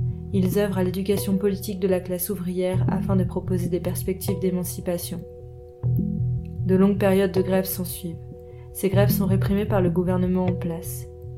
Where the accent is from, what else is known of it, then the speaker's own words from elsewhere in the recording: France; Et je répondais « Ben, de France. » Et on me relançait « Oui d'accord, mais enfin, t'as des origines, non? Tu viens d'où? » Et un peu provoque, je réaffirmais « Bah, je suis française, d'origine française. »